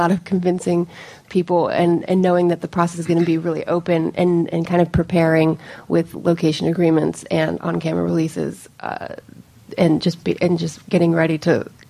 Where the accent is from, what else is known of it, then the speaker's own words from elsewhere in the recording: St. Petersburg, Florida, United States; Oh, I'm from St. Petersburg, Florida.